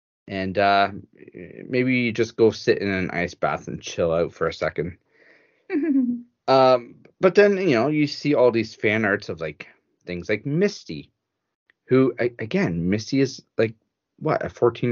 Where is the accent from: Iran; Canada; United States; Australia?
Canada; I'm Canadian. Leave me alone. Mm-hmm. We pronounce things differently up here.